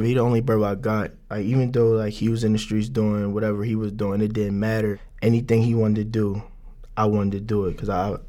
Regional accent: Philadelphia, Pennsylvania, United States; Well, I'm from West Philadelphia, and like, it's not really a good place. Like where I'm from, like you see abandoned houses everywhere.

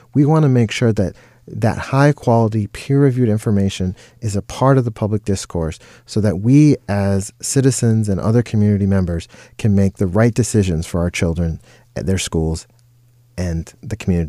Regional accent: Michigan, United States; moved away; Even though I grew up in Michigan, I left Michigan during the last century.

